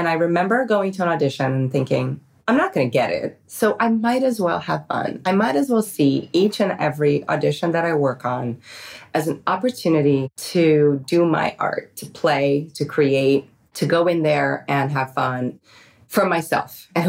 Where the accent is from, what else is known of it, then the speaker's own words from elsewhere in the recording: New York, United States; You know, I grew up in New York. I thought I was really tough.